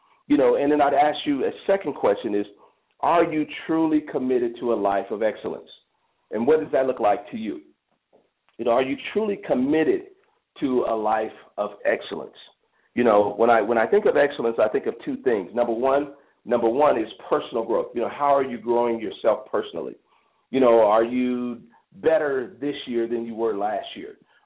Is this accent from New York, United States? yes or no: no; Chicago, Illinois, United States; now in Denver, United States; I grew up, you know, I was born in Denver. I was raised in Chicago and moved back to the greater Denver area